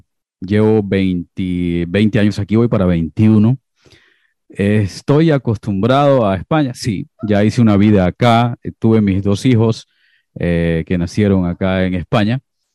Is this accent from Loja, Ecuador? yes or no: no; Esmeraldas, Ecuador; Yo soy costeño, soy esmeraldeño